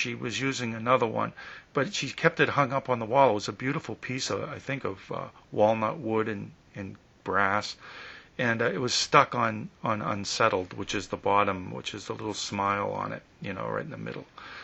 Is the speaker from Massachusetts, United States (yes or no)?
yes; Massachusetts, United States; I grew up on the Cape in southern New England on a farm